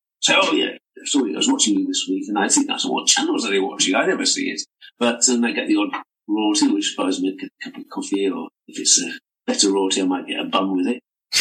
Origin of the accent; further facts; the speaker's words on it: England, United Kingdom; accent: northern; that I play it with my natural northern accent.